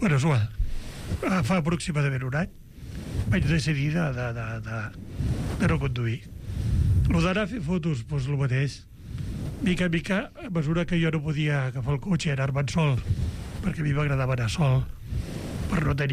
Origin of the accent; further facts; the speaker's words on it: Sant Jaume d'Enveja, Catalonia, Spain; moved away as an adult; now in Barcelona, Spain; jo soc fill de Sant Jaume d'Enveja, clar. Vaig marxar amb 20 anys per vindre a treballar aquí a Barcelona.